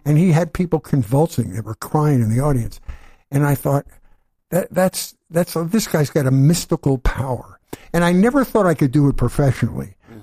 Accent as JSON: {"language": "English", "town": "Wayne", "region": "Pennsylvania", "country": "United States", "tie": "born or raised there", "said": "West of Philly in a little town called Wayne, which was a spectacular place to grow up."}